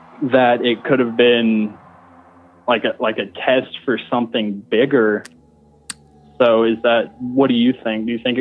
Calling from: Denver, Colorado, United States; from Denver calling from my bathroom.

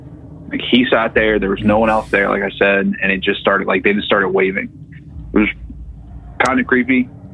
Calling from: Cincinnati, Ohio, United States; Hey, this is … from Cincinnati.

